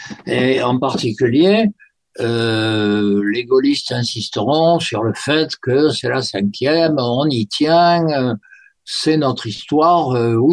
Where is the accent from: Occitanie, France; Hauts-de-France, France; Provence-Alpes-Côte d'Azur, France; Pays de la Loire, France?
Provence-Alpes-Côte d'Azur, France; Marseille; je suis Marseillais. Ça, c'est pour moi fondamental. Et que donc, en tant que provençal